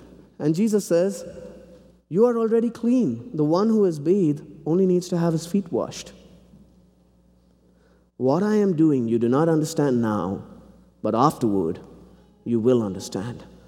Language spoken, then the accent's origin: English; South India, India; I grew up in India, and computer lab was on Tuesday afternoons. If you know anything about South India, it's 120 degrees in the summer, and at least 100 degrees the rest of the year.